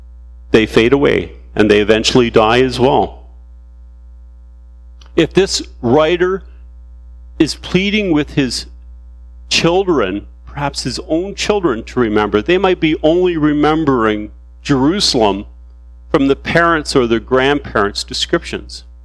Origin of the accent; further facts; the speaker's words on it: London, Ontario, Canada; born there; moved away as an adult; I was born in London, Ontario, and I left that city when I was 18 years of age.